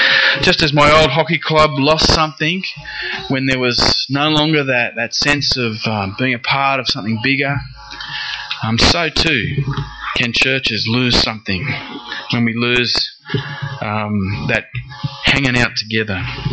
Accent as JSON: {"language": "English", "town": "Sydney", "region": "New South Wales", "country": "Australia", "tie": "born or raised there", "said": "especially when I was in Sydney, growing up in Sydney playing hockey."}